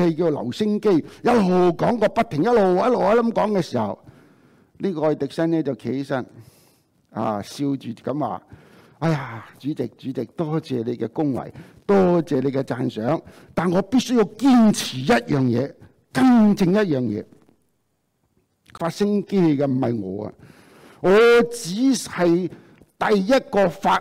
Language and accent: Chinese; Hong Kong; Chinese is a second language; moved away; 牧师你是不是香港来的？我说你怎知道的？那句回应当然是这样说的，我听你讲嘢就知道了。即是说你有口音